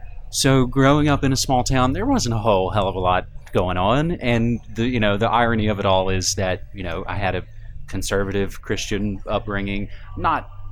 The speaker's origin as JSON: {"language": "English", "region": "West Virginia", "country": "United States", "tie": "born or raised there", "lives_now": "Portland, United States", "said": "I think growing up in West Virginia has maybe given me a great kind of foundation to then go to a city."}